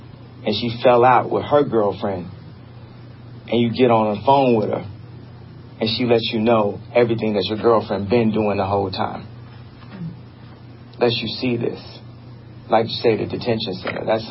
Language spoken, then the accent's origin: English; United States; But I have the right, as an American, to have my own opinion.